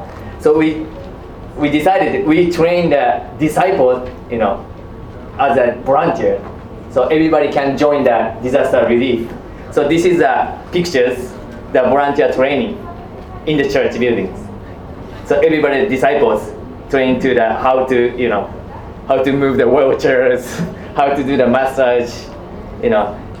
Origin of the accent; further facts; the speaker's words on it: Sendai, Miyagi, Japan; So actually, I'm originally from the Sendai, the tsunami site.